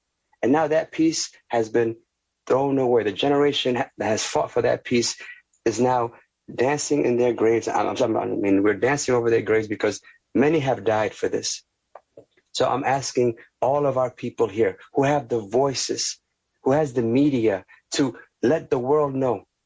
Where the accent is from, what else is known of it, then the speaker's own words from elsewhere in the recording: United States; So we as Americans, I am an American citizen. I'm a United States Marine, but my family is being wiped home back in Ethiopia, back in Tigray.